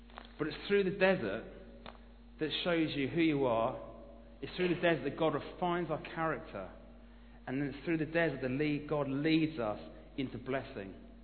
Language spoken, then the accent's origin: English; Chorleywood, East of England, United Kingdom; Growing up in Chorleywood